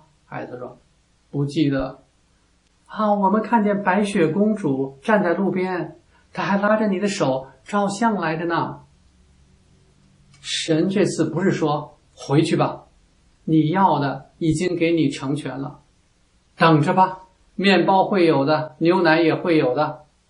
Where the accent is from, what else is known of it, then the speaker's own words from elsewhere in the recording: China; 这方面应该是我们中国人的强项，我们不是通常都以数学好、记忆强而自豪吗？